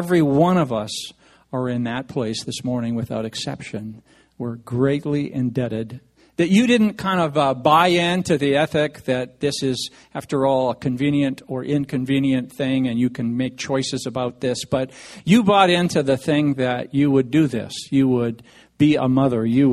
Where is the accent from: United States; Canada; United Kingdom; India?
Canada; Saskatoon, Saskatchewan; I'm from Saskatoon, Saskatchewan.